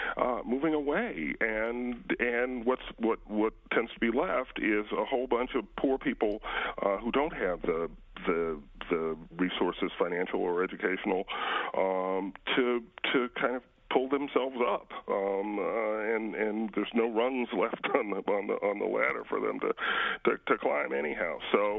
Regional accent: the South, United States; And I grew up in the South, where black people all lived in a black neighborhood, not necessarily by choice

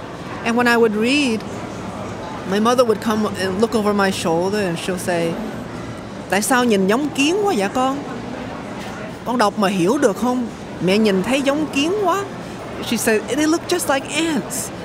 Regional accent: Hartford, Connecticut, United States; I immigrated in 1990. I was 2 years old. And this place reminds me of my childhood, growing up in Hartford, Connecticut, living in a one-room, one-bedroom apartment with 7 of my family members who initially immigrated with me

